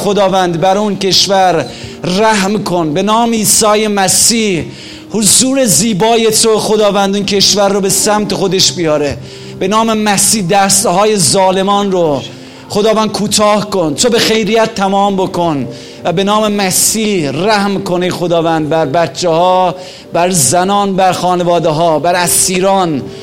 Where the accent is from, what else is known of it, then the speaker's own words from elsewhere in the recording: Iran; moved away as an adult; now in United Kingdom; من الان 13-14 سال هست که بیرون از ایران هستم، تو انگلیس ایمان آوردم و به خاطر همین ایمان آوردنم نمیتونم برگردم ایران